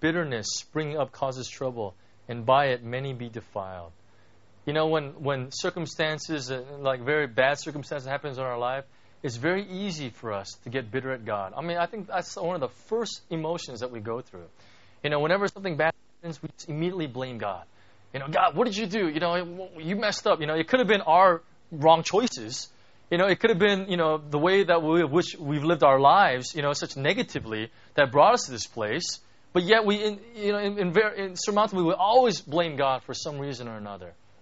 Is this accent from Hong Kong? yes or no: yes; Hong Kong; So I say, hey, how you doing? Hey … I'm from Hong Kong.